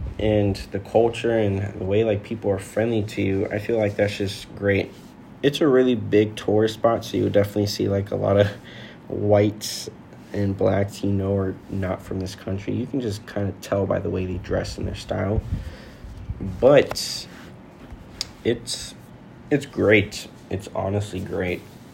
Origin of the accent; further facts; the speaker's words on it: Jamaica; And me growing up in Jamaica, it just brought back some feelings.